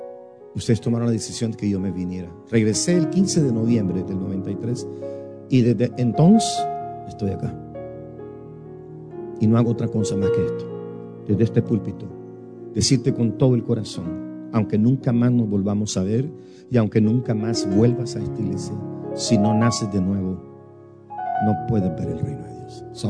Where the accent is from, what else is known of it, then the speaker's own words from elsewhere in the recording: San Francisco, California, United States; also born or lived in Guatemala; now in -; Nací en Guatemala, me malcrié en San Francisco y vine acá a esta ciudad